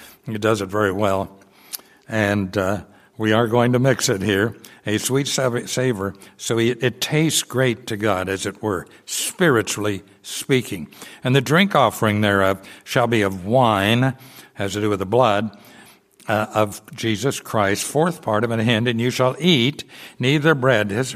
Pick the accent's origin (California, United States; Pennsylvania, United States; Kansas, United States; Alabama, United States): Kansas, United States; born there; I was born in Kansas. I don't mind. It's flat where I was. We did have a few hills.